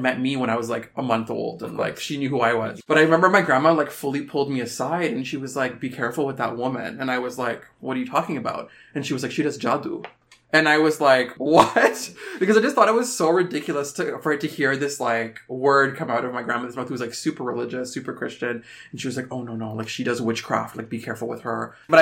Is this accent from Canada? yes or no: yes; Canada; So it's kind of interesting now to like be born and raised in Canada.